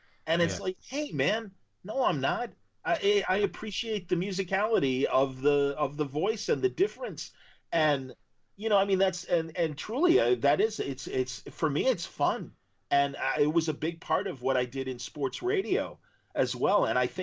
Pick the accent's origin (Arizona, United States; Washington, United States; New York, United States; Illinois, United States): Illinois, United States; Chicago; I'm like, I'm from Chicago. You're not impressing me.